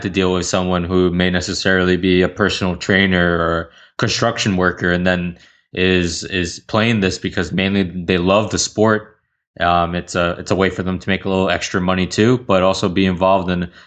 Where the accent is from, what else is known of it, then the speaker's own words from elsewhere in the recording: United States; Well, I guess that's what happens since I'm American